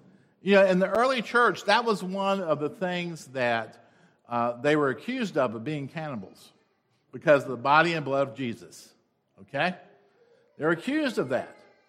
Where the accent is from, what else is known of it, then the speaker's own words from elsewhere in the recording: Rock Hill, South Carolina, United States; You know, when I grew up in Rock Hill, South Carolina, we didn't have a Mexican restaurant.